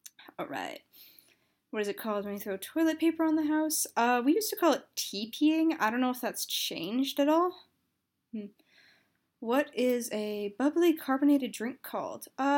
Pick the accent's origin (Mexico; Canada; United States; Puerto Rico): Canada; I am from Canada. You're welcome to guess where.